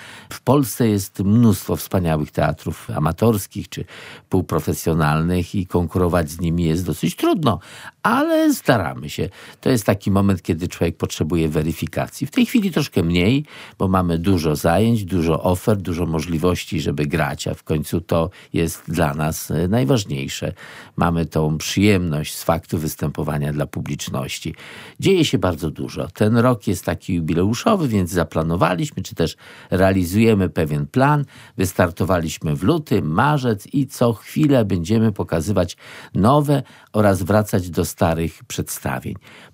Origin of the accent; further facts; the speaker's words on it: Wrocław, Lower Silesian Voivodeship, Poland; Bo ja urodziłem się we Wrocławiu.